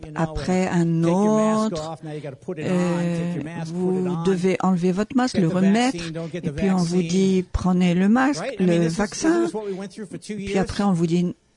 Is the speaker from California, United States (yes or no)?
no; New York, United States; Et quand j'étais un enfant, j'ai grandi à New York.